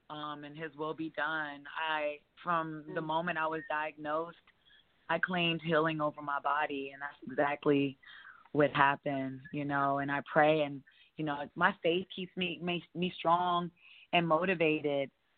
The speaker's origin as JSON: {"language": "English", "region": "Ohio", "country": "United States", "lives_now": "Dallas, United States", "said": "I'm originally from the Buckeye State. I have to rep my Ohio. I graduated from the Ohio State University."}